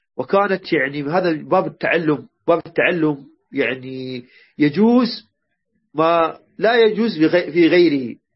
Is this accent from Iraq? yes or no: yes; Iraq; عندنا بالعراق